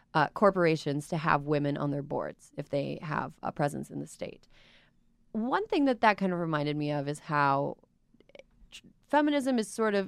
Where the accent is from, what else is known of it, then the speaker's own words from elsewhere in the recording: United States; That's near my home stomping grounds. I'm from the Minnesconsin region, right between Minnesota and Wisconsin.